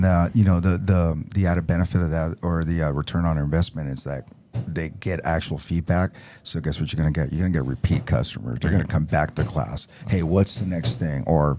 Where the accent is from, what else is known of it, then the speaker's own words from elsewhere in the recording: Virginia, United States; I'm not from Texas. I'm from the Northern Virginia area.